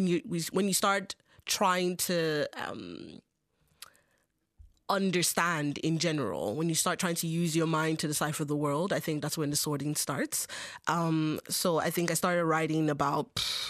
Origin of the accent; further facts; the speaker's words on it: Longford, Leinster, Ireland; living in Longford or growing up in Longford, I went to a very multicultural primary school and secondary school. I mean, the wider town was probably always inherently white Irish